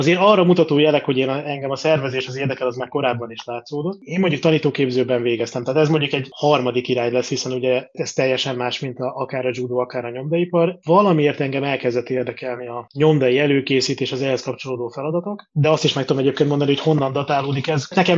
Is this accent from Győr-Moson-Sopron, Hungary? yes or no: no; Doboz, Békés, Hungary; Tehát én Békés Csaba mellől származom Dobozról.